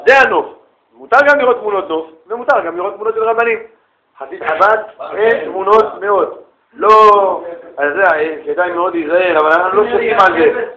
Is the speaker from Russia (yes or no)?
yes; Russia; now in Israel; היינו ברוסיה, גדלנו במקומות שהיה אסור ללכת למקווה.